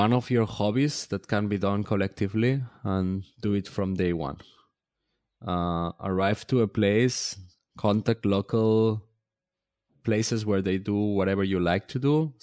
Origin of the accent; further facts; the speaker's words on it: Catalonia, Spain; first language Catalan; English is a second language; producing the same format in Catalan, in my mother tongue